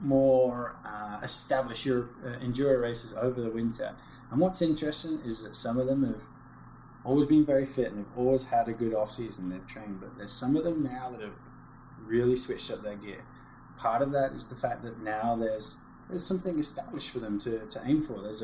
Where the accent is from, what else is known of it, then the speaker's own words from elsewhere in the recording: England, United Kingdom; Should we just admit that being North American makes you stupid and me being English is just dumb?